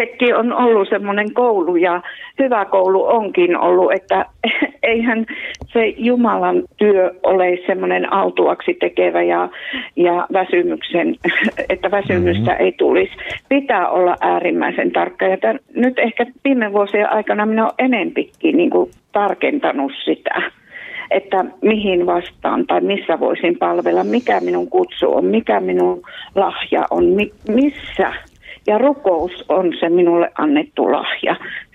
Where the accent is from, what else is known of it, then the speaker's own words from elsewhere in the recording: Nilsiä, North Savo, Finland; moved away as an adult; now in Helsinki, Finland; No minä olen lähtöisin pieneltä paikkakunnalta Nilsiästä, jossa tulin 32 vuotta sitten uskoon. Ja 18 vuotta sitten Jumala johdatti minut tänne Helsinkiin